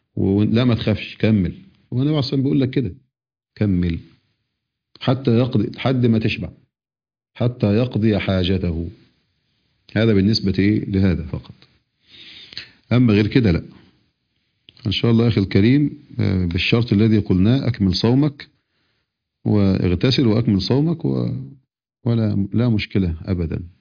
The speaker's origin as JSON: {"language": "Arabic", "country": "Egypt", "said": "وقت الفجر عندنا في مصر وقت صحيح"}